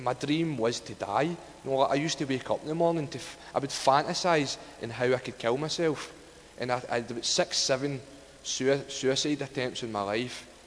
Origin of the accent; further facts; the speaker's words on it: Glasgow, Scotland, United Kingdom; I'm from Glasgow, just outside Glasgow, and I'm 30 years old. And I was brought up in a loving family.